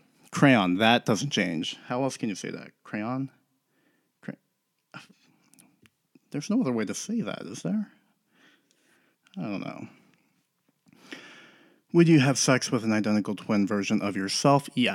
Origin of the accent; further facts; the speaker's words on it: East Coast, United States; because I grew up on the East Coast where it's really cold, and kind of along there, you know, big, thick, hearty soups were the way to go.